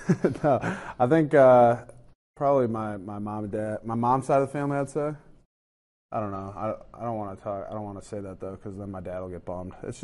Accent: Minnesota, United States; Dairy Queen ice cream cake, 100%. Yeah, I'm from Minnesota.

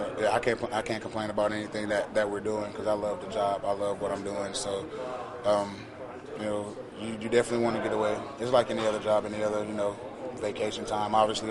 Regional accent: Perry, Florida, United States; I went to Florida. You know, I got to visit my family, my hometown in Perry.

